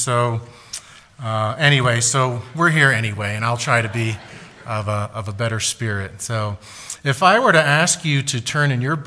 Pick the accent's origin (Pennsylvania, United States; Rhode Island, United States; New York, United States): Pennsylvania, United States; We are from Pennsylvania, and we are just about an hour northwest outside of Philadelphia.